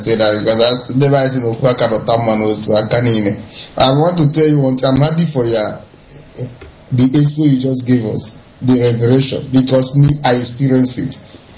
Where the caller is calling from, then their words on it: Dakar, Senegal; I'm calling from Dakar, Senegal.